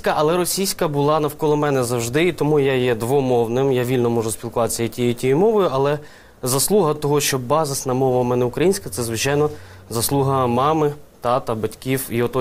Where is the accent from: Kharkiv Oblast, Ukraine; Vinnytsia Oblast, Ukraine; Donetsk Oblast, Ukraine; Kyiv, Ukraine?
Kyiv, Ukraine; я народився, виріс в Києві, в двомовному місті, але в моїй родині домінувала українська мова, і мої родичі спілкуються українською мовою, мої родичі з центральної України, моя родина – це Полтавщина, Вінниччина.